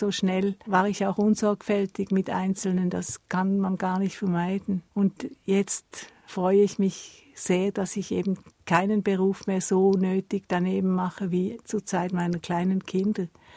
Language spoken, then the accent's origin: German; Switzerland; bei uns in der Schweiz